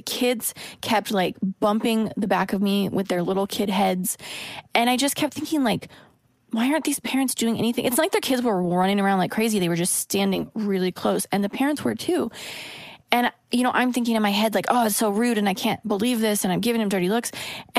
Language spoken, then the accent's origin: English; Oregon, United States; now in Los Angeles, United States; I live in LA, so my driving pet peeves have all pretty much been discovered living in this city. I'm from Oregon, where it's like the land of polite drivers.